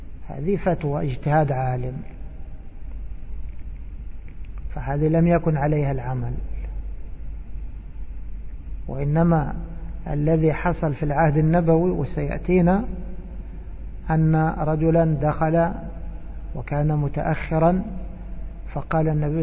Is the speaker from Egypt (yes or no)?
yes; Egypt; وهي صورة مشهورة في بلادنا مصر